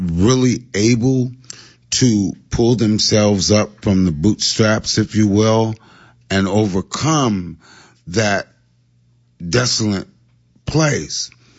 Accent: Oceanside, California, United States; also born or lived in San Diego, United States; But I grew up in Oceanside. I went to school there.

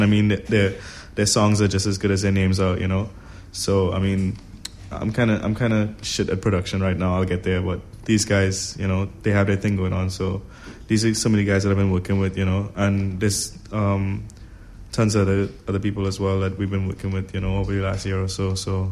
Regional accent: Trinidad & Tobago; I'm from Chicken Shack on a beach on a island in the Caribbean called Trinidad.

